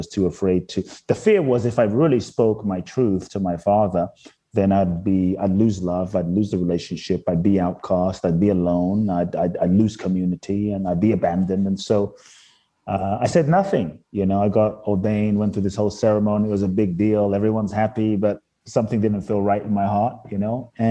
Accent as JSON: {"language": "English", "region": "London", "country": "United Kingdom", "tie": "born or raised there", "said": "Growing up in London, I would see people that seemed to have every reason to be happy."}